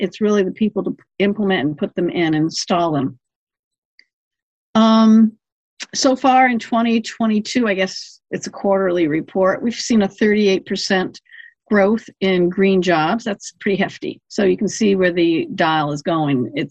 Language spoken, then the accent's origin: English; New York, United States; But I am from New York State, and I'll use that as a basis, but it applies across the country.